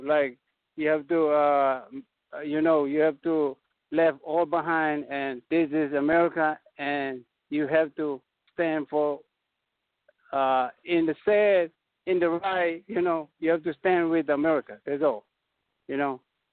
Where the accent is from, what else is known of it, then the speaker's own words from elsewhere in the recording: Indonesia; English is a second language; Because I grew up in Indonesia. I know exactly who the other religion teach.